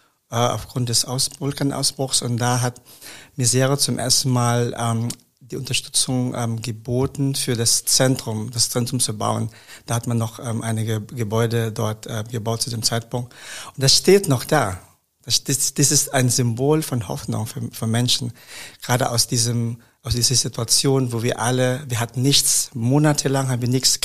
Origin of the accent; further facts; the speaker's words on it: Olongapo, Central Luzon, Philippines; German is a second language; now in Germany; ich bin aufgewachsen in Olongapussy, die wir auch paradiesisch befindet. Das ist, wie gesagt, geprägt von Prostitution.